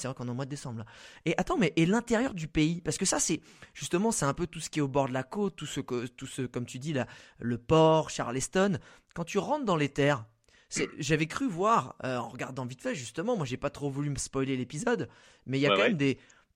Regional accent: France; Parce que nous, en tant que Français

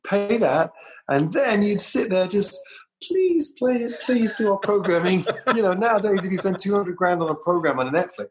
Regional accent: London, United Kingdom; and I came from London.

